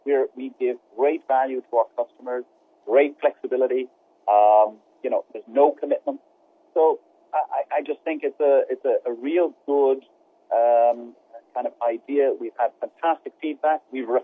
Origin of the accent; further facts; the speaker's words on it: Ireland; I grew up in Ireland, right by the sea.